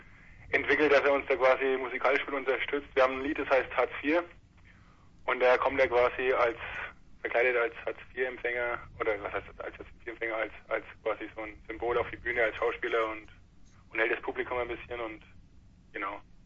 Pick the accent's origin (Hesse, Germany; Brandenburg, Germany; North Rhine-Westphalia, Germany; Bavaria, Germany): Bavaria, Germany; Eich; Wir kommen aus Eich. Das ist in der Nähe von Erlangen, aus Bayern, im schönen Mittelfranken.